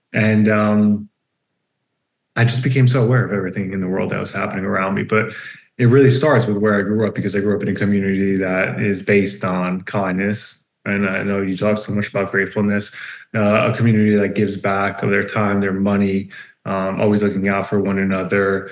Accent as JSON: {"language": "English", "region": "New Jersey", "country": "United States", "tie": "born or raised there", "said": "So I grew up in New Jersey, in a small suburban town, quite isolated, a religious Jewish community."}